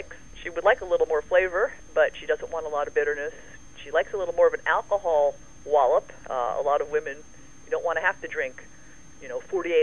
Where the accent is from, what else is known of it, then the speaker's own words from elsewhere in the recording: Northeast, United States; now in Norfolk, United States; Well, you know, I'm from the East Coast and the Northeast. I live now in Norfolk, Virginia